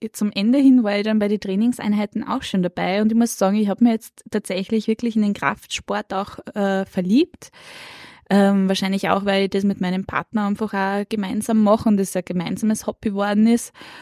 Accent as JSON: {"language": "German", "region": "Upper Austria", "country": "Austria", "lives_now": "Vienna, Austria", "said": "Ich wohne derzeit in Wien. Ich bin offiziell sogar als Wienerin gemeldet, aber im Herzen bin ich Oberösterreicherin."}